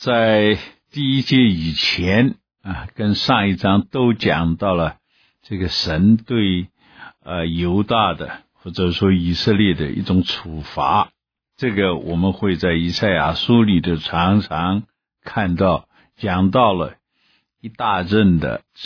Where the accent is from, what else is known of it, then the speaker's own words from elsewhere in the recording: China; 我们中国人喜欢把原因放在结果之前来表达